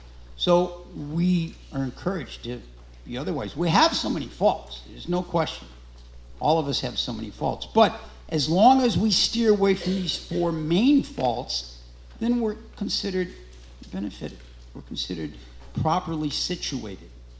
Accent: St. Louis, Missouri, United States; because I grew up in St. Louis, and in St. Louis we had a gas station chain called Bonafide Gas.

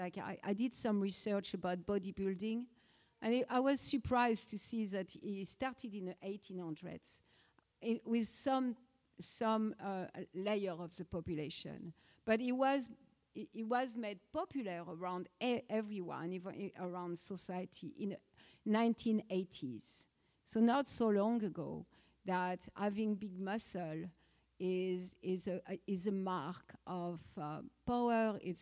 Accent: France; So I grew up in France

